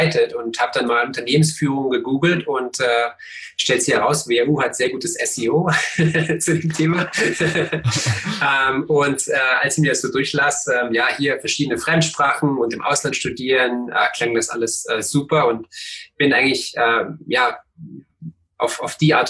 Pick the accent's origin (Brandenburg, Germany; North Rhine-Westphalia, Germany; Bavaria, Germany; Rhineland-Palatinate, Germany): Brandenburg, Germany; Cottbus; du, ich bin in Cottbus aufgewachsen